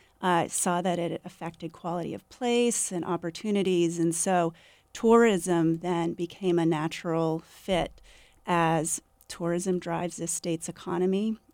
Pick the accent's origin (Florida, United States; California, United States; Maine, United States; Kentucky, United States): Maine, United States; a new way of looking at my hometown in rural Maine in Piscataquis County